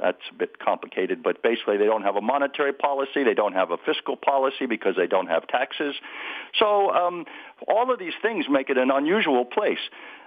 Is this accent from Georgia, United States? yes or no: no; Delaware, United States; born or raised there; also born or lived in Saudi Arabia